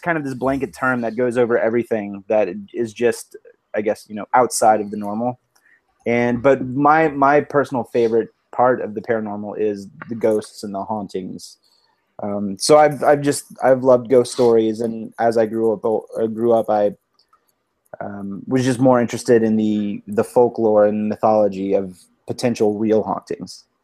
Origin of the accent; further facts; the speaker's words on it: Louisiana, United States; So I grew up in South Louisiana, and I've always enjoyed ghost stories